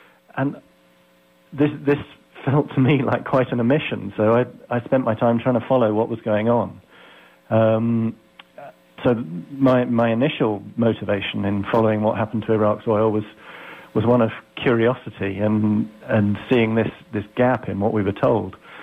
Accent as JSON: {"language": "English", "country": "United Kingdom", "said": "like most people in Britain, I'm British, like most people in Britain"}